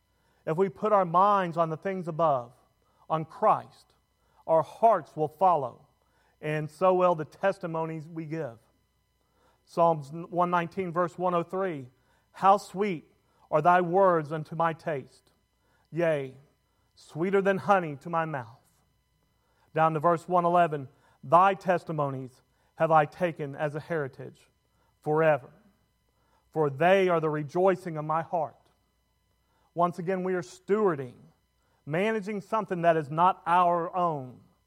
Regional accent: United States; As an American, I do not understand the same meaning of bringing shame to my family

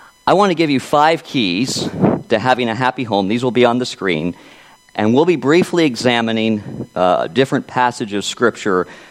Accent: Florida, United States; I first heard this outline preached by a former pastor of mine growing up in Florida, Pastor Jerry Lancaster.

